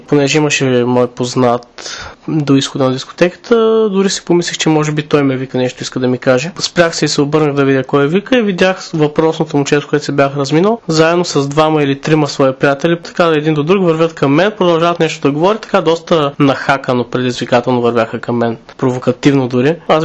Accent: Shumen, Shumen Province, Bulgaria; Аз казвам не, от Шумен съм си, не съм от Нови пазар

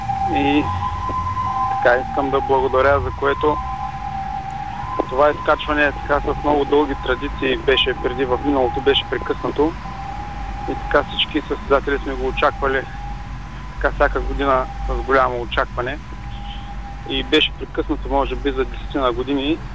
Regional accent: Sliven, Sliven Province, Bulgaria; Ами аз съм от Сливен и тук имам така богато разнообразие.

